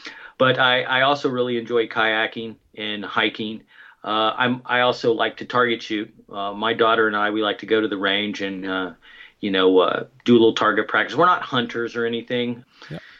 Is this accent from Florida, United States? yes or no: yes; Orlando, Florida, United States; moved away; I'm originally from Orlando, Florida. We moved to California in 1974 for my father to attend chiropractic college.